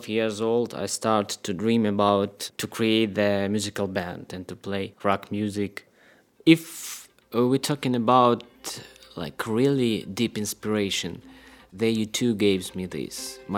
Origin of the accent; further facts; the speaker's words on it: Kyiv, Ukraine; I was born in Kyiv, and all my childhood was compared like with music